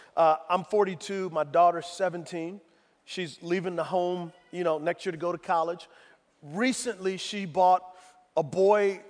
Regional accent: San Antonio, Texas, United States; I am from San Antonio, Texas, so I know Spanish words.

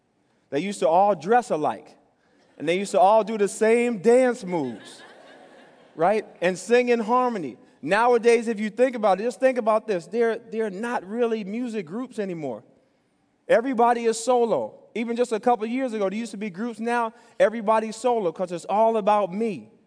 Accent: New York City, New York, United States; For example, I grew up in New York City, and when I grew up, we had we didn't go to Ralph's and Bond's.

